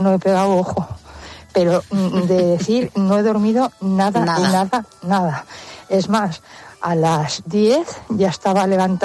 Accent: Santander, Cantabria, Spain; de Santander y soy ponedora

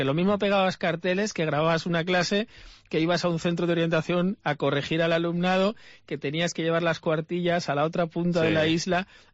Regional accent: Valencia, Valencian Community, Spain; como yo soy peninsular, soy originario de Valencia, puedo hablar sin ningún pudor

